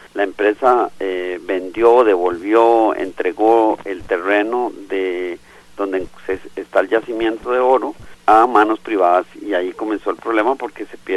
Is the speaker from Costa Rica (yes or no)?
yes; Costa Rica; yo creo que todos somos responsables, los costarricenses, el Estado y las instituciones